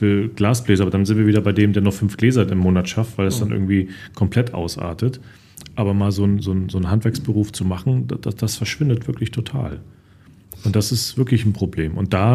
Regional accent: Saxony, Germany; born there; ich komme ja aus Sachsen gebürtig

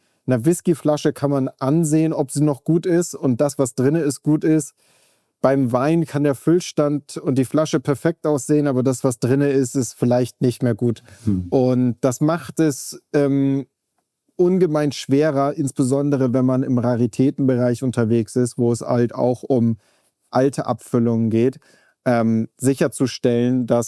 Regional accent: Oldenburg, Lower Saxony, Germany; now in Munich, Germany; gebürtiger Oldenburger, lebe mittlerweile im wunderschönen München.

